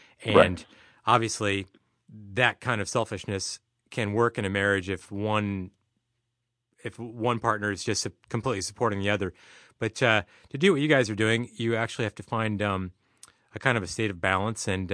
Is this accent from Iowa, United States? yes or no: yes; Iowa, United States; also born or lived in San Francisco / San Diego; now in Boston, United States; I grew up in Iowa. I was in San Francisco and then San Diego, and now I'm in Boston.